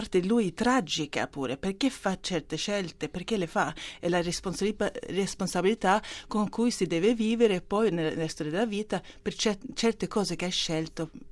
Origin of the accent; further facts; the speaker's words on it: Rome, Lazio, Italy; Italian is a second language; Sono vissuta qua, sono cresciuta a Roma, mi sento mezza romana, cioè nel cuore tutta romana, diciamo.